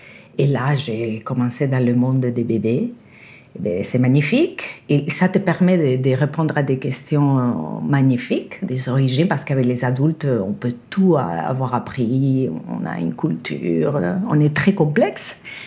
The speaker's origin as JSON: {"language": "French", "country": "Spain", "second_language": "French", "said": "J'étudie en Espagne et je suis espagnole."}